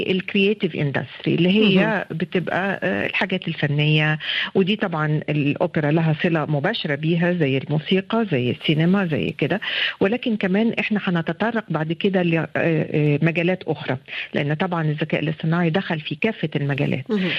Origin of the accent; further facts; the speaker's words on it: Egypt; الطبقات والخلفيات الاجتماعية والدينية اللي موجودة عندنا في مصر